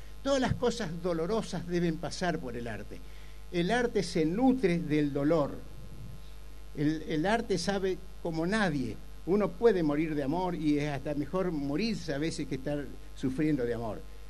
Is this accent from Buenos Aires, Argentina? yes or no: no; Entre Ríos, Argentina; esto nos va a hacer mirarnos como argentinos, mirarnos como entrerrianos, como correntinos, como lo que somos.